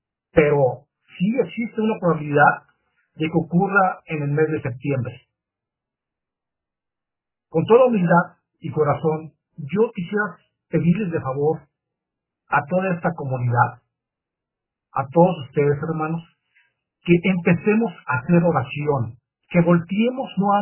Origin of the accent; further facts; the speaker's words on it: Monterrey, Nuevo León, Mexico; yo soy de Monterrey